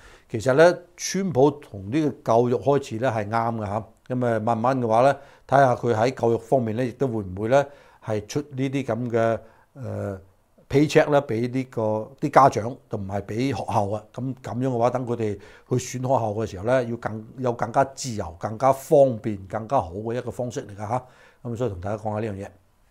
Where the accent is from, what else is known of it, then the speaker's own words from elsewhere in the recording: United States; 咁你話我哋美國人咧，承唔承受得住，慘唔慘啊？